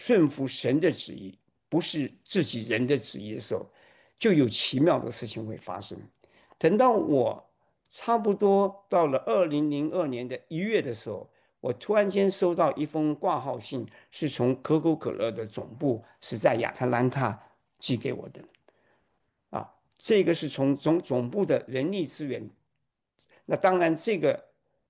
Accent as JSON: {"language": "Chinese", "region": "Shanghai", "country": "China", "tie": "born there", "said": "我是因为我自己出生在上海呀，多多少少有些感情啊，所以我就准备留在上海，"}